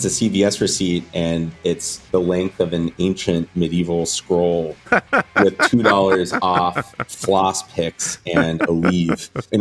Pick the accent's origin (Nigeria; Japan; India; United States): United States; California; Like I grew up in California and like everything in the like 90s and aughts was just like no BPA, like BPA is gonna kill you.